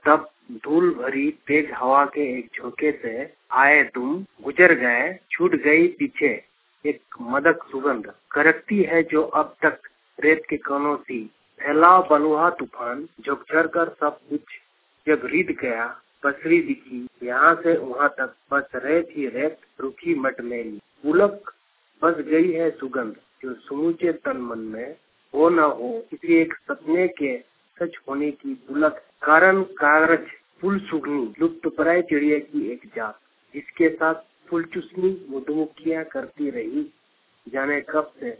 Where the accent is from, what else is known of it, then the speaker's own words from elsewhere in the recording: Dehra, Jharkhand, India; मेरा गांव Dehra, post office सोलदाजुड़ी, भायाघाट जिला, पूर्वी सिंहभूम का रहने वाला हूँ।